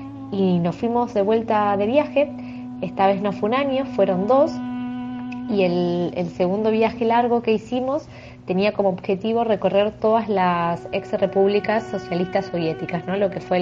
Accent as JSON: {"language": "Spanish", "country": "Argentina", "moved": "as an adult", "said": "Nos fuimos en el 2013 de viaje. Somos de Argentina, por si no se nota en el acento. Nuestro plan era viajar solamente un año."}